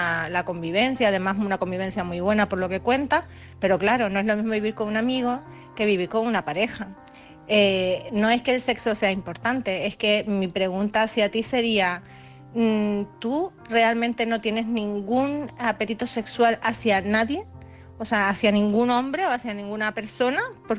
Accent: Canary Islands, Spain; de Gran Canaria, vuestra experta en salud mental, emocional y energética.

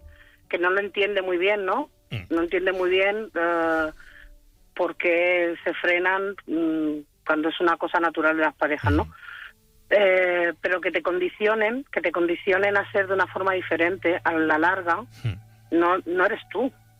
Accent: Balearic Islands, Spain; Ellos viven en Almería, yo en Mallorca, soy de Mallorca

